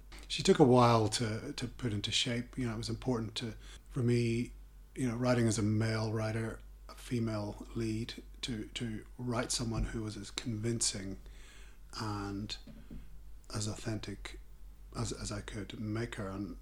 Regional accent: Belfast, Northern Ireland, United Kingdom; You know, I grew up in West Belfast on a street called Springfield Park

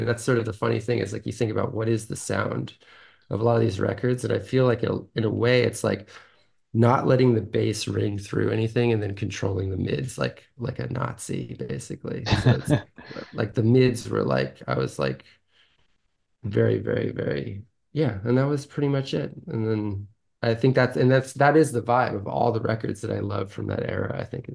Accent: San Francisco, California, United States; I mean I grew up in San Francisco

